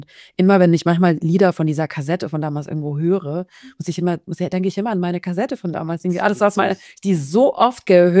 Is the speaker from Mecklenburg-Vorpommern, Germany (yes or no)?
no; Baden-Württemberg, Germany; Also ich komme aus Süddeutschland, bin in der Nähe von Tübingen, so einem wirklich kleinen Kuhdorf groß geworden und ich habe noch 3 jüngere Geschwister.